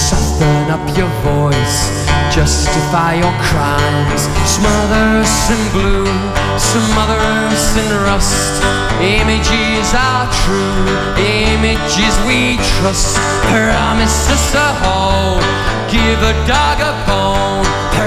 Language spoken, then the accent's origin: English; England, United Kingdom; We come from England. Been going for years.